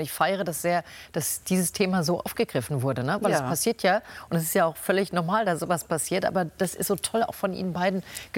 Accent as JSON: {"language": "German", "region": "Hamburg", "country": "Germany", "said": "Jetzt mal als Hamburgerin"}